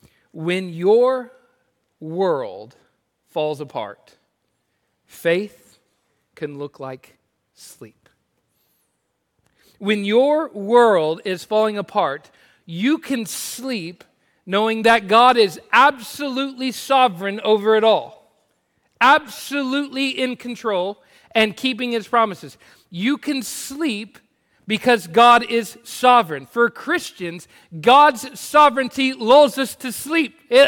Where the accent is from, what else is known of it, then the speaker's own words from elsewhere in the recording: Oklahoma, United States; It's like I grew up in Oklahoma where in the summer times, like tornadoes could come in the middle of the night and you just kind of did your thing.